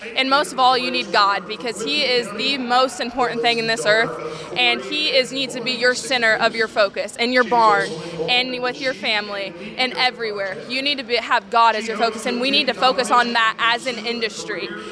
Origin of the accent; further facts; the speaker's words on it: Farmland, Indiana, United States; I'm from Farmland, Indiana.